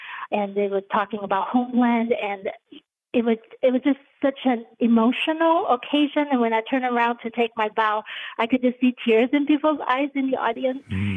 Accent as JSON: {"language": "English", "country": "Taiwan", "tie": "born or raised there", "lives_now": "United States", "said": "for me, as a young kid growing up in Taiwan, it was a window into 19th century Vienna that I have not experienced."}